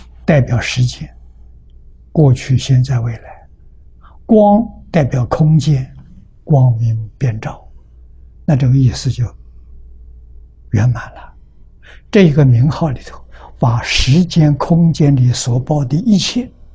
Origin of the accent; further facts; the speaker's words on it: China; 第十天王，我们中国人叫玉皇大帝